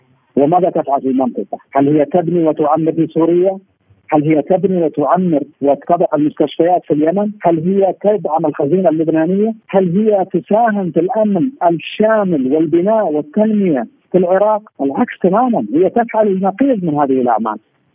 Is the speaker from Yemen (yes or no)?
no; Saudi Arabia; أتحدث بصفتي مواطن سعودي لست مسؤولا